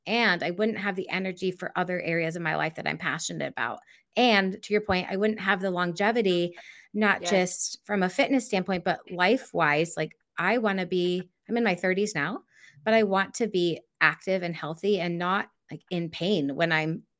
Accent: Michigan, United States; And I grew up in West Michigan, which is a heavily Dutch and German population.

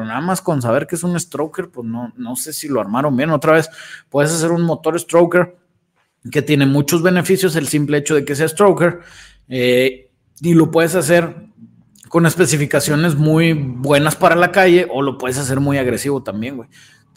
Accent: Mexico; Yo soy mexicano y yo puedo ser mexicano

